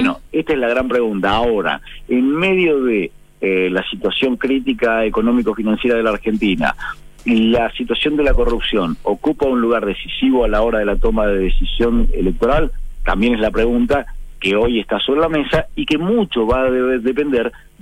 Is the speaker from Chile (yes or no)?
yes; Chile; Bien, lo de desde aquí como chilenos